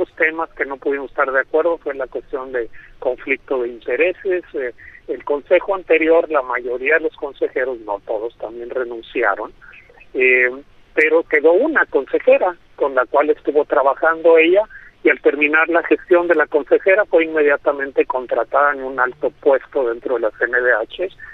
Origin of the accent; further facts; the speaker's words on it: Mexico; soy mexicano que vive en el extranjero